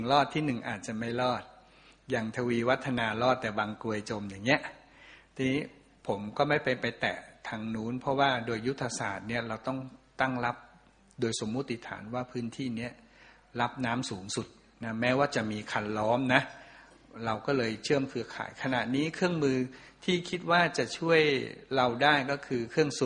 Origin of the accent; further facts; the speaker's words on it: Suphan Buri, Thailand; born there; now in Nakhon Pathom, Thailand; เพราะว่าผมเกิดโดยกำเนิดเนี่ยเป็นคนสุพรรณโดยกำเนิดแล้วก็มาอยู่นครปฐม